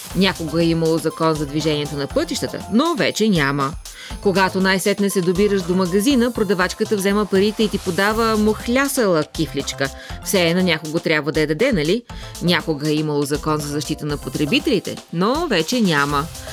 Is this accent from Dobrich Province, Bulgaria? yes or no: yes; Dobrich, Dobrich Province, Bulgaria; в моя роден град Добрич